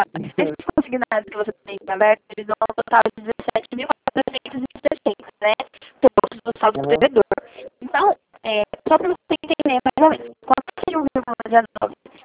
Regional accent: Bauru, São Paulo, Brazil; Não, na verdade eu sou de Bauru, né?

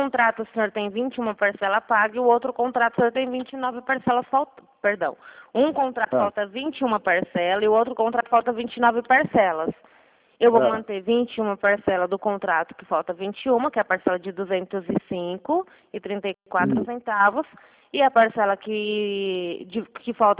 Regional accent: Araçatuba, São Paulo, Brazil; Eu sou de Araçatuba.

